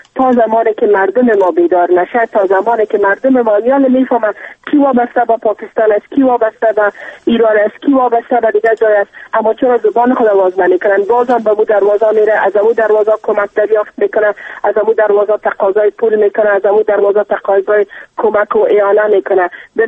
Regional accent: Afghanistan; به عنوان یک افغان درد دیده

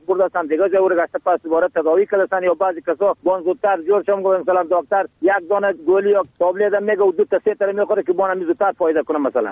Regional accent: Yajer, Bamyan, Afghanistan; معمولتون صاحب از الاسوالی که همارد قریه یاجر ولایت ما بامیان، فعلا باشنده قریه قاغور زمین.

